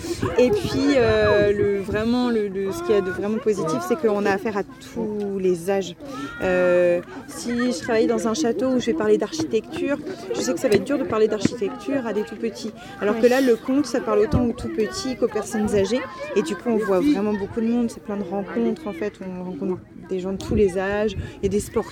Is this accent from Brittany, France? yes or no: yes; Morlaix, Brittany, France; Je suis née à Morlaix. Le 2 octobre 1989. Non, Morlaix. C'est dans le Finistère, en fait. Je viens du Nord Finistère.